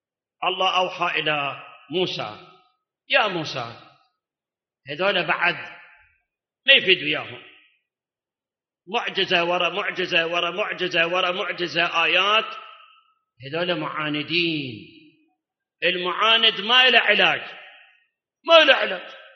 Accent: Iraq; اكو مثل عندنا بالعراق

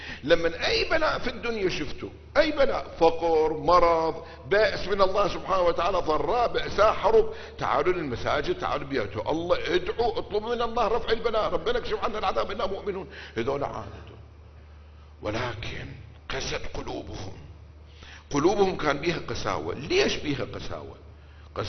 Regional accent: Iraq; احنا عندنا بالعراق الشمه

